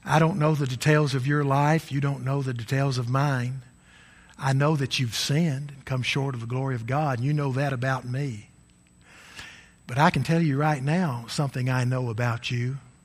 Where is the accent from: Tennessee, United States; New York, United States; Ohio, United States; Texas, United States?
Tennessee, United States; in gospel meetings growing up around West Tennessee.